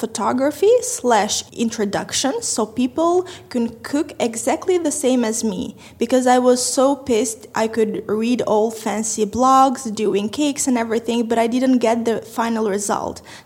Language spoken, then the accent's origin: English; Tirana, Tirana County, Albania; English is a second language; I'm from Tirana, Albania, 23 years old